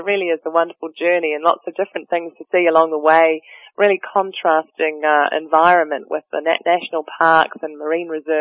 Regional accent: Auckland, New Zealand; I'm from Auckland, which is in the North Island. It's sort of near the top of the North Island, but it's on an isthmus

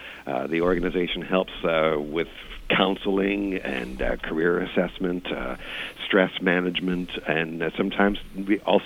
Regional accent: Montreal, Quebec, Canada; Montreal, my hometown

